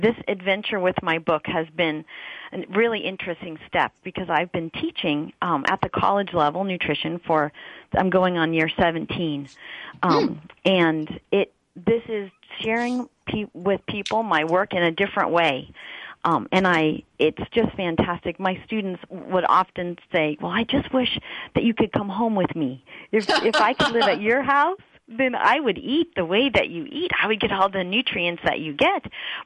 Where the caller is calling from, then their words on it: Sacramento, California, United States; Sacramento, California.